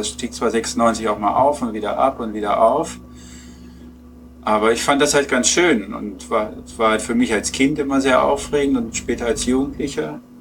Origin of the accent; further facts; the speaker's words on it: Peine, Lower Saxony, Germany; Nee, gar nicht. Ich komme aus Peine. Und da gibt es halt nur zwei Optionen. Entweder man ist Hannover-Fan oder Braunschweig-Fan.